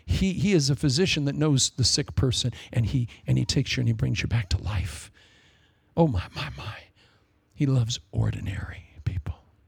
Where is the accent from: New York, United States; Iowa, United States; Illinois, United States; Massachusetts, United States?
Iowa, United States; Ankeny; when I grew up in Ankeny